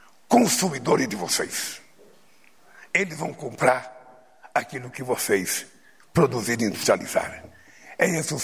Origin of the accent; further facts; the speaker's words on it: Brazil; A diferença é que ele é coreano e eu sou brasileiro.